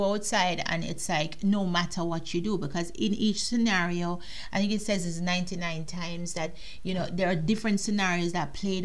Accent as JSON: {"language": "English", "country": "Jamaica", "tie": "born or raised there", "said": "I grew up in Jamaica, you know, as a young woman, young adult"}